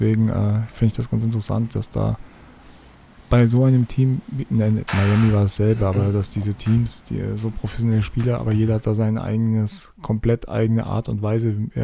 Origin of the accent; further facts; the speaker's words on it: Hamburg, Germany; born there; Nichtsdestotrotz hätte ich natürlich auch euch den Sieg gegönnt als gebürtiger Hamburger.